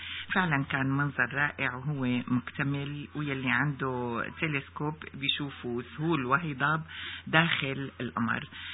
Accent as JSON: {"language": "Arabic", "country": "Syria", "lives_now": "Canada", "said": "بين بلدنا سوريا وكندا"}